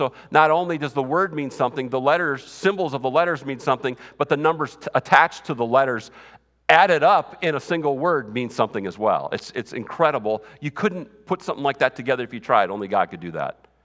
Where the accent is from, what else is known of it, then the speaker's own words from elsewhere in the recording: Slayton, Minnesota, United States; I'm from Slayton, Minnesota. I don't know if too much that comes good from Slayton, but anything can happen, right?